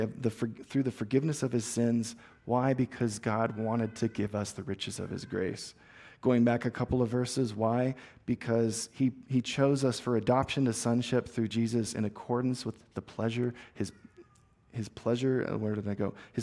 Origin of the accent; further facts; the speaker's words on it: the South, United States; Now, I come from the South. We have this fun word called y'all.